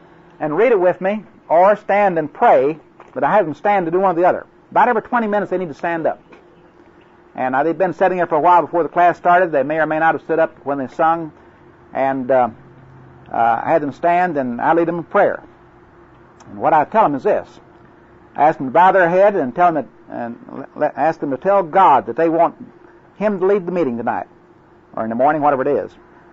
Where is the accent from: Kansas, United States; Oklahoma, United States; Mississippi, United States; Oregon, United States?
Oklahoma, United States; accent: Oklahoma; I apologize for my Oklahoma accent.